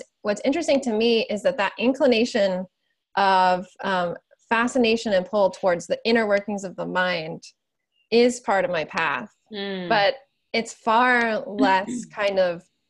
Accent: Michigan, United States; Michigan.

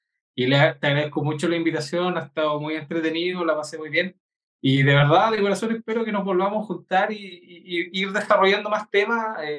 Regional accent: Chile; aquí en Chile, en el sur de Chile, en mi país

